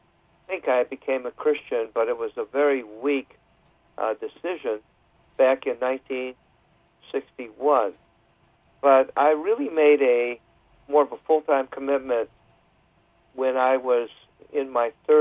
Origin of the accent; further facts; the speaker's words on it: Hawaii, United States; also born or lived in Davenport, Iowa; So that's how I grew up in Hawaii.